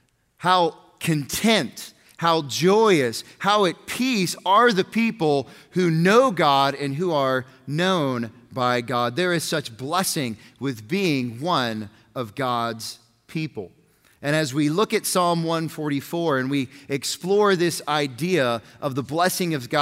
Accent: Southlake, Texas, United States; Now, as much as I love being a Southlakean, and I love being a Texan, and I love being an American

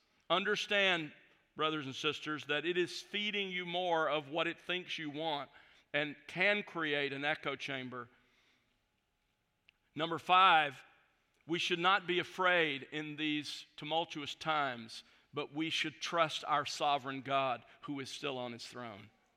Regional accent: the South, United States; But I will say that growing up in the South, during that time period, I saw firsthand how important that was.

